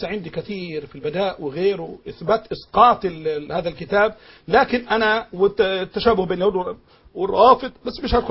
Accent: Egypt; بلدنا مصر

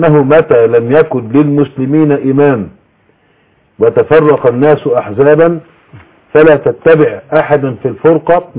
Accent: Egypt

